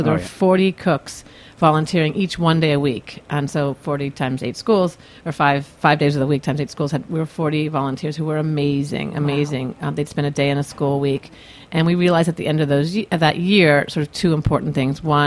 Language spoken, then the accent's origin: English; Florida, United States; And so we really hope to be, that's my home state. So I don't know sort of how that all happened. But we hope to be doing a lot more work in Florida and really around this country.